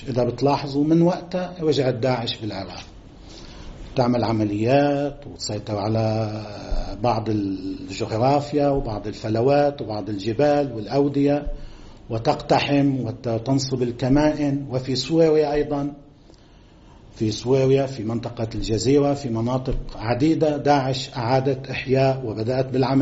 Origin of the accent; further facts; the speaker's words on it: Lebanon; يجب علينا كلبنانيين جميعا أن نقدر هذه الجهود وهذه التضحيات